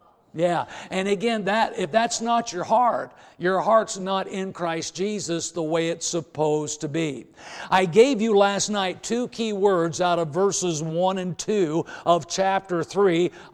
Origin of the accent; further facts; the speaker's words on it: Indiana, United States; I'm a hick from Indiana.